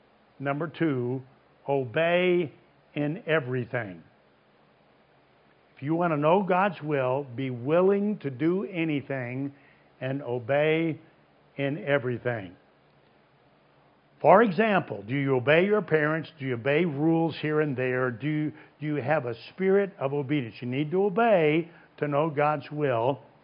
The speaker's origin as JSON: {"language": "English", "region": "Illinois", "country": "United States", "tie": "born there", "said": "I was born in Illinois. Don't tell anybody, but I was born in Illinois."}